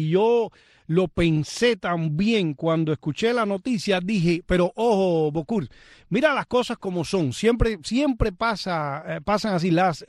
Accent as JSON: {"language": "Spanish", "town": "Punta Brava", "region": "Havana", "country": "Cuba", "said": "de mi pueblo, de Punta Brava."}